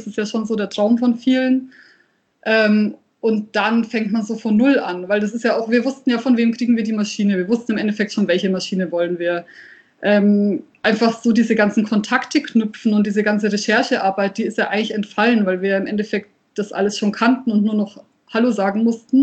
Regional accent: Nuremberg, Bavaria, Germany; born there; ich bin ja wirklich in Nürnberg geboren. Das heißt, ich habe es bis nach Fürth geschafft.

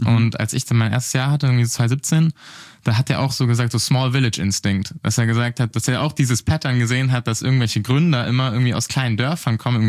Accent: Southern Germany, Germany; Ich komme aus Süddeutschland, Wiegs am Rand, ein kleines Dorf, 400 Einwohner und bin da aufgewachsen

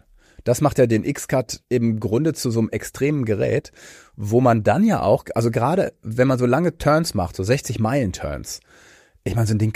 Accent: Kiel, Schleswig-Holstein, Germany; Ich bin ja auch Kieler

